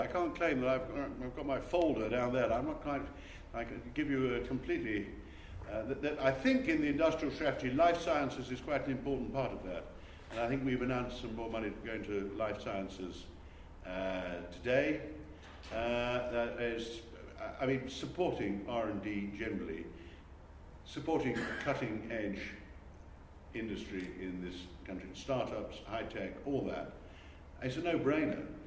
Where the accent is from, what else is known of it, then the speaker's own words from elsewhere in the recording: Scotland, United Kingdom; I was keen on extracting every last drop that's profitable out of the North Sea, as every Scot is